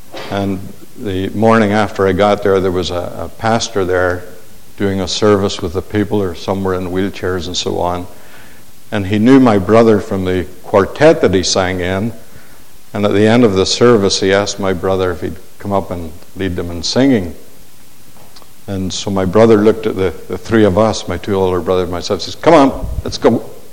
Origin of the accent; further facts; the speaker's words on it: Ireland; now in Canada; I was so glad to see him because it was a reminder to me that I've lost my accent and I'm Canadian.